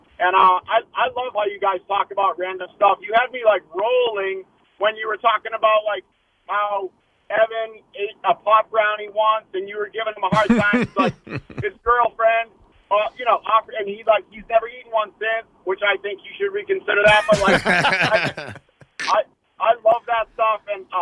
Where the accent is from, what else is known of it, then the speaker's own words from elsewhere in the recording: Boston, Massachusetts, United States; growing up in Boston, I honestly been to like two NBA games in my life.